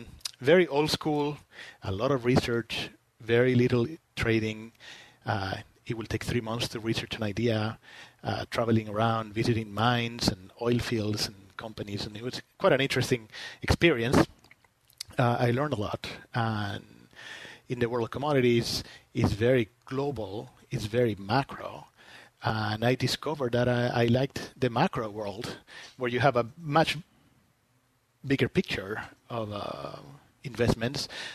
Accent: Spain; English is a second language; moved away as an adult; So as you said, I was born and I grew up in Spain until I was my early 20s. That was a long time ago, and I still haven't gotten rid of my accent, as you can tell.

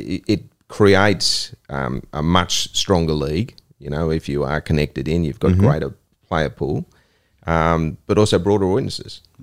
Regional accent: New South Wales, Australia; also born or lived in Victoria; am from New South Wales.

